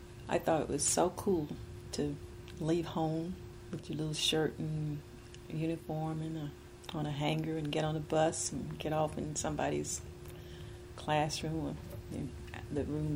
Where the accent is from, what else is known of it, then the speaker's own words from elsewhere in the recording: Asheville, North Carolina, United States; but growing up in Asheville, the sense of there being a lot of other black people out there in the world was very, very limited.